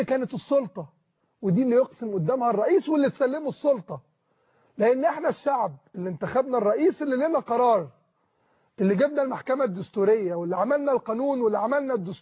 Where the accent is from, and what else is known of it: Egypt